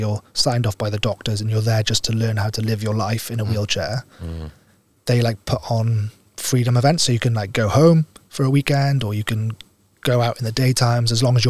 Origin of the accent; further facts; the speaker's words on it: Wales, United Kingdom; which is my family's passion, being Welsh, that runs through our blood.